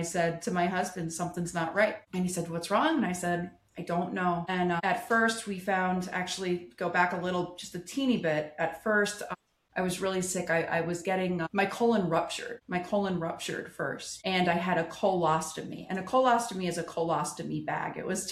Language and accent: English; New Jersey, United States; I'm actually from Northern New Jersey. I grew up in Northern New Jersey, was married in Northern New Jersey. I went to college in Northern New Jersey.